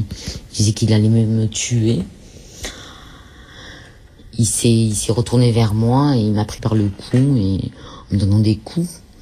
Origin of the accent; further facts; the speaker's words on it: Marseille, Provence-Alpes-Côte d'Azur, France; je suis marseillaise. Mon père est des Corses.